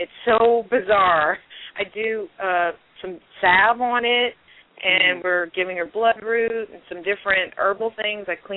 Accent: Louisiana, United States; Thanks for taking my call. I'm from Louisiana.

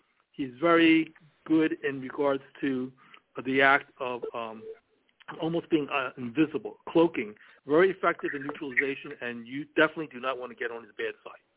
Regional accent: Philadelphia, Pennsylvania, United States; While growing up in Philadelphia, we just basically

